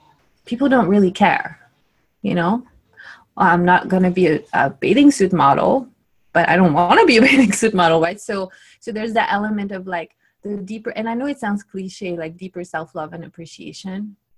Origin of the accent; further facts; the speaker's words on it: France; now in California, United States; yes, I am from France.